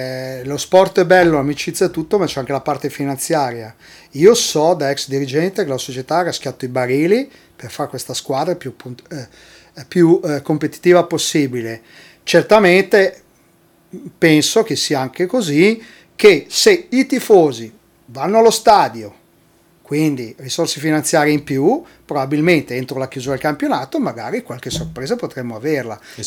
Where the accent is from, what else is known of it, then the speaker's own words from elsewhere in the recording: Milan, Lombardy, Italy; Io da milanese, tifoso dell'Alleghe